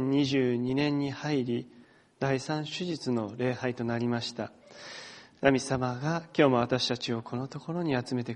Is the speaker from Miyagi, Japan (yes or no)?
yes; Sendai, Miyagi, Japan; now in Iwaki, Japan; 年始にはですね、私の実家である仙台に少し帰省することができました